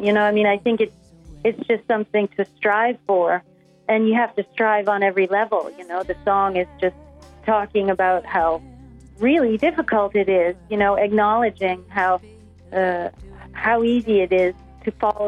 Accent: Buffalo, New York, United States; from my, you know, my own experience growing up in Buffalo and witnessing the white flight out to the suburbs my whole childhood, you know.

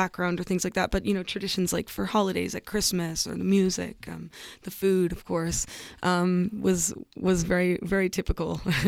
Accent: Canada; I think most people from Canada, I would say the majority of us, come from elsewhere or have roots elsewhere.

